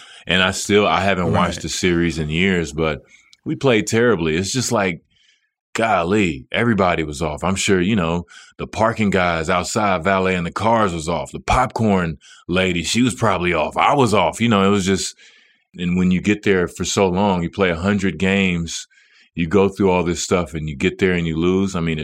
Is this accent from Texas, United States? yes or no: yes; Dallas, Texas, United States; With playing Dallas, it stung so bad for me because, yeah, it was my hometown.